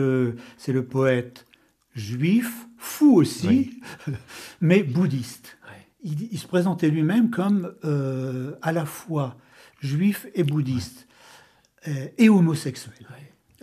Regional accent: Normandy, France; Mais je suis normand, clairement.

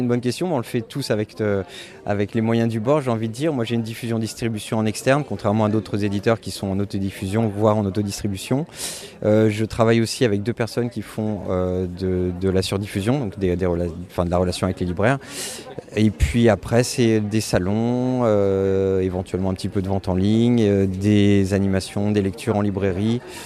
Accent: Centre-Val de Loire, France; now in Caen, France; Alors, je suis d'un village à côté d'Orléans, en Beauce. Et maintenant, la maison d'édition et moi-même sommes à Caen, en Normandie, depuis quelques années.

